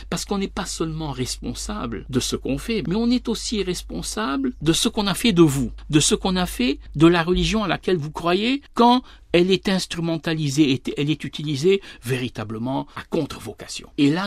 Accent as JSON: {"language": "French", "country": "Lebanon", "tie": "born or raised there", "moved": "yes", "lives_now": "France", "said": "Je suis né dans un lieu, j'ai vécu dans un autre, j'ai grandi au Liban, je me suis transporté ensuite en France."}